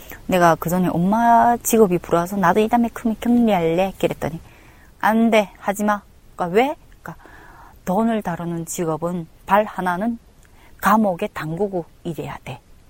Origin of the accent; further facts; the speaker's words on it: North Korea; now in South Korea; 이 사람들이 내가 탈북자라서 이렇게 적자 있는 걸 나한테 넘겨주나?